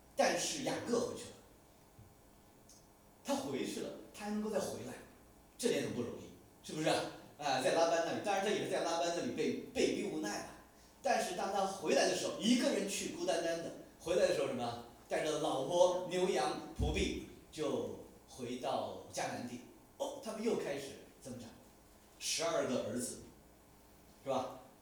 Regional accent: New York, United States; 纽约早年也被人瞧不起，啊，也有地域歧视，管我们纽约人叫什么呢 ？Yankees 啊，洋基

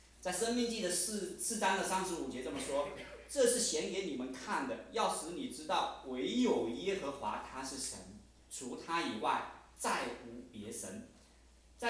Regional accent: Shantou, Guangdong, China; 我老家是在广东的汕头，我们那边拜偶像的很盛

